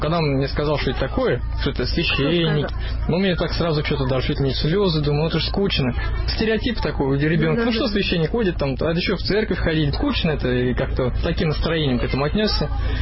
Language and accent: Russian; Ufa, Bashkortostan, Russia; я вообще из Уфы, то есть там город, большой мегаполисов, да